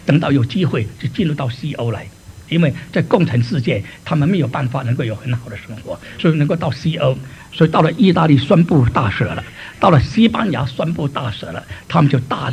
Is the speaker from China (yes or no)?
no; Singapore; 那么我是新加坡人，新加坡人很土了，